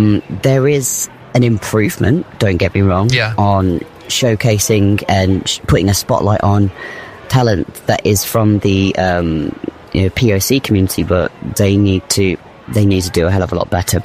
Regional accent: Northampton, East Midlands, United Kingdom; moved away; So I left a very, very small town, Northampton, to pursue a life

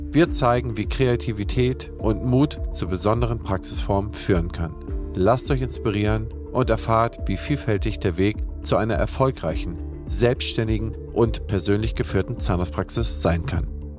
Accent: Northern Germany, Germany; Ich komme hier aus dem Norden von Westdeutschland. Ich bin behütet, in Freiheit aufgewachsen.

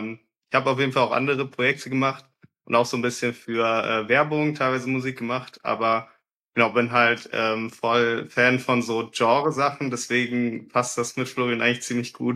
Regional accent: Hesse, Germany; ich bin 25. Genau, ich komme aus der Region Frankfurt.

